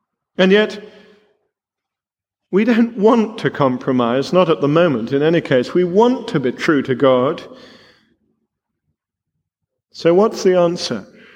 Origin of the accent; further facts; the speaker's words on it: London, United Kingdom; … that I love London town.